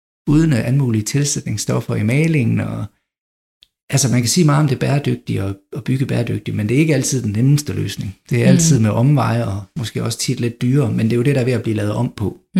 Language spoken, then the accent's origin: Danish; Silkeborg, Central Denmark Region, Denmark; Og jeg kommer fra Silkeborg, i hvert fald fra størstedelen af mit livs vedkommende.